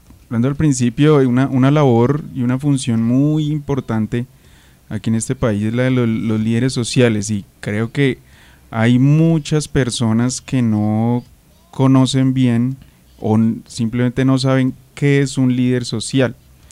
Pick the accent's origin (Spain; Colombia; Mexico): Colombia; como colombianos creo que no podemos ser indiferentes a la situación que los líderes sociales están viviendo en el país.